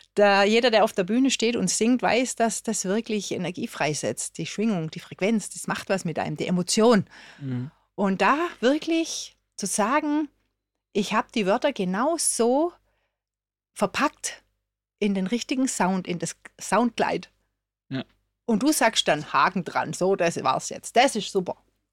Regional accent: Baden-Württemberg, Germany; als Schwäbin

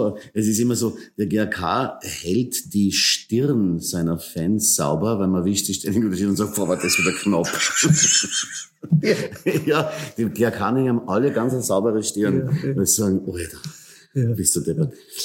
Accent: Graz, Styria, Austria; now in Vienna, Austria; wenn man dann so ein bisschen im Ausland lebt, also in Wien, als Grazer

